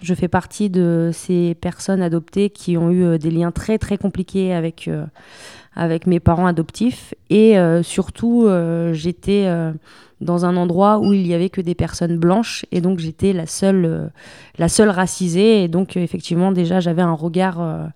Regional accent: Colombia; je jouais même sur le fait que j'étais de Colombie et que moi, je venais des quartiers chauds

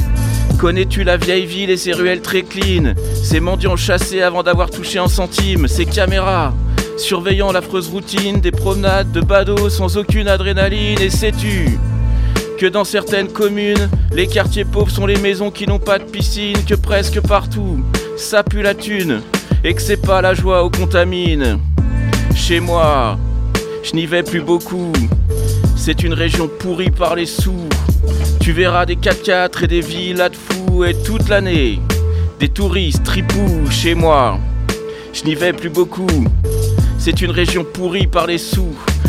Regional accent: Auvergne-Rhône-Alpes, France; born there; parce que je suis né en Haute-Savoie.

